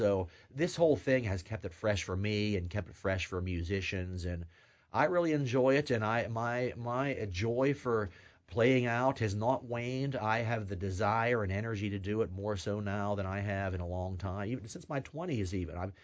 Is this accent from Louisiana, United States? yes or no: no; Boswell, Pennsylvania, United States; I'm from Boswell, Pennsylvania